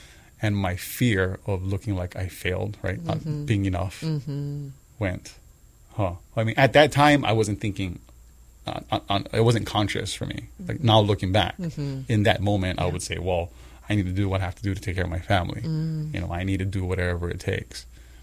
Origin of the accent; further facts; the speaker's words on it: Waianae, Hawaii, United States; I have always had opportunities to be involved in illegal activities growing up in Waianae.